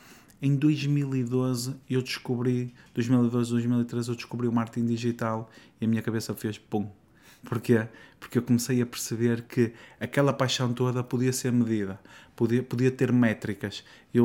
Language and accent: Portuguese; Norte, Portugal; accent: northern Portuguese; Não estranhem de eu ter aqui um sotaque nortenho, mas faz parte. Eu sou muito ligado às origens.